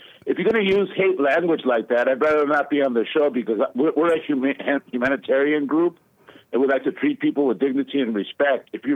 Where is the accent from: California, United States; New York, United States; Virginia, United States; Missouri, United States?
California, United States; San Diego; born there; Well, I'm Mexican. I was born in San Diego. My parents were born in Mexico, brother and sister.